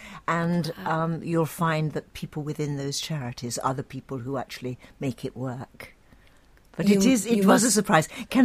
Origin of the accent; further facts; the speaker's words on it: South West England, United Kingdom; I'm from the West Country, and I'm typical.